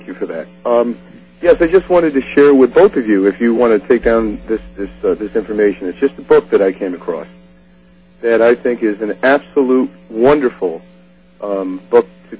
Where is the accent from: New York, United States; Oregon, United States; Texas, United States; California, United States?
New York, United States; Cortland; now in Putnam Valley, United States; I'm from Putnam Valley. Well, originally I'm actually from the town of Cortland.